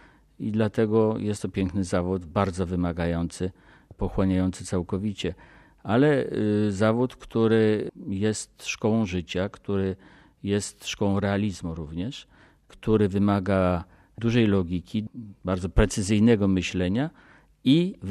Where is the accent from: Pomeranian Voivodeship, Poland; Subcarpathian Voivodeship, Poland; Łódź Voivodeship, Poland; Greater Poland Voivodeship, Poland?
Greater Poland Voivodeship, Poland; born or raised there; also born or lived in Pruszków, Poland